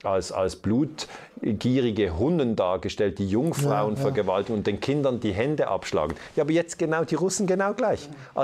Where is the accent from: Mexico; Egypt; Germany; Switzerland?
Switzerland; mich als Schweizer wichtige Frage.